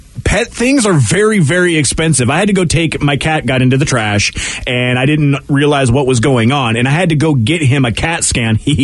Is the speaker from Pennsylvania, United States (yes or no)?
no; Boston, Massachusetts, United States; I mean, I have fond memories because it's a Boston company, and I grew up in Boston.